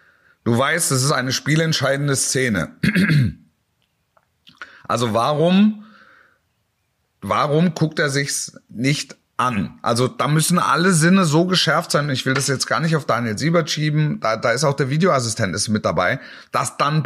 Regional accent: Dortmund, North Rhine-Westphalia, Germany; aber ich als Dortmunder würde auch die Pusteln kriegen

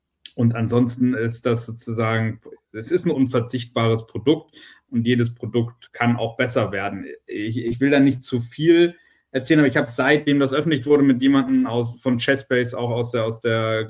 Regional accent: Hamburg, Germany; Genau das für uns als Hamburger

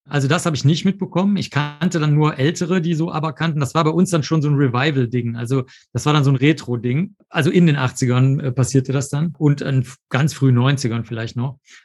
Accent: Cologne, North Rhine-Westphalia, Germany; also born or lived in Rosenheim; Als ich ganz klein war, bin ich schon nach Köln gekommen. Also ich bin in Köln aufgewachsen, in Köln-Zollstock

